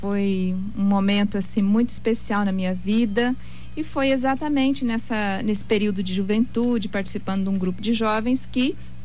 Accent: Dourados, Mato Grosso do Sul, Brazil; Eu sou daqui de Dourados mesmo. Minha família mora no Jardim Água Boa.

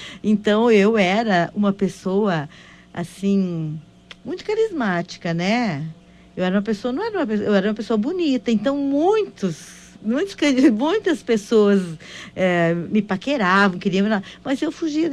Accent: Santa Bárbara do Sul, Rio Grande do Sul, Brazil; also born or lived in Palmeira das Missões; Eu sou natural de Santa Bárbara do Sul, no interior de Santa Bárbara, né? Nasci num municípiozinho de Santa Bárbara. E aí depois, de alguns anos, eu fui morar em Palmeira das Missões.

